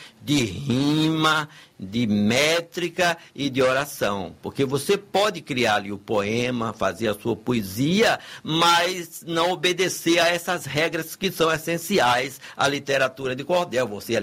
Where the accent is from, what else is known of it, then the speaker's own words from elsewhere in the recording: Santa Bárbara, Bahia, Brazil; porque eu sou baiano de Santa Bárbara, que é ali Portal do Sertão, entre Serrinha e Feira de Santana